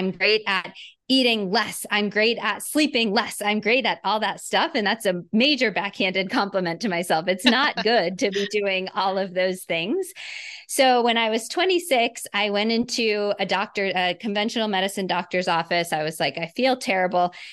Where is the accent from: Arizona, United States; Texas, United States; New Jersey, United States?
Texas, United States; Dallas; also born or lived in Boston / New York / Miami / Chicago; So I live in Dallas. I grew up mostly in Dallas, then moved all over the place, Boston, New York, Miami, Chicago, and eventually wound up back here in Dallas where my family is.